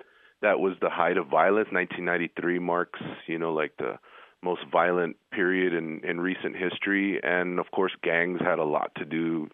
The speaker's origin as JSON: {"language": "English", "town": "Ysleta", "region": "Texas", "country": "United States", "tie": "born or raised there", "said": "Yeah, I grew up in the Lower Valley community called Isleta. And as most of your listeners will know, it's a very historic, you know, community. And it's a high poverty community."}